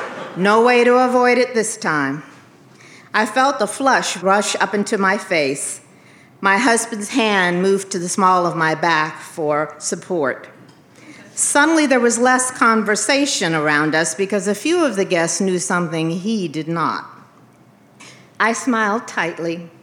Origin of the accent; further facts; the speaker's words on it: Pine Bluff, Arkansas, United States; I grew up in Pine Bluff, where generations of my father's family could track their lineage right back to the names and faces of slavery.